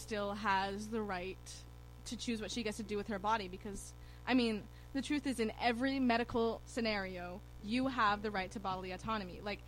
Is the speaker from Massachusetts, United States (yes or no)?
no; New Hampshire, United States; me and one other person, we come from New Hampshire.